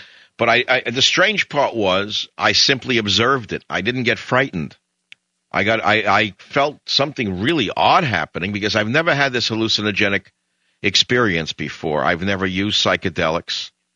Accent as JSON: {"language": "English", "town": "San Francisco", "region": "California", "country": "United States", "tie": "born or raised there", "said": "And here in my hometown in San Francisco, KNEW"}